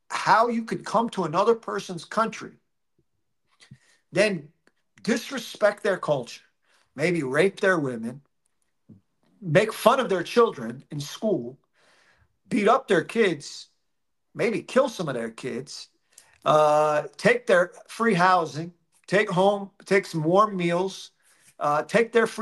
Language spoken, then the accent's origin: English; United States; as an American, I'm a little bit insulated from German society in the sense of, I was born in America. I went to school there. My businesses are in the United States, are based in the United States. And I go back and forth.